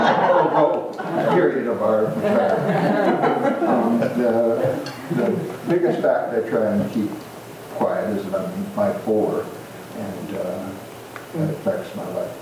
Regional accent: Newcastle, Washington, United States; from Newcastle, Washington.

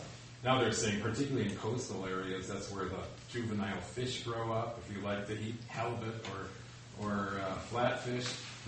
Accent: Chicago, Illinois, United States; now in Seattle, United States; I was raised in Chicago and third-generation American citizen, and you know, here I am, a resident of the city of Seattle.

